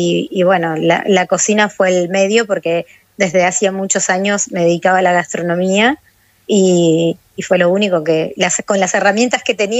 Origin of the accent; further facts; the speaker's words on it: Camarones, Chubut, Argentina; born there; Yo soy nacida en Camarones, es un pueblito costero, y un pueblito costero con una historia alguera muy particular